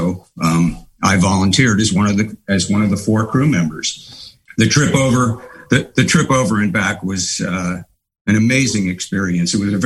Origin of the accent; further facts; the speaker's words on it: San Francisco, California, United States; I grew up in San Francisco in the 60s.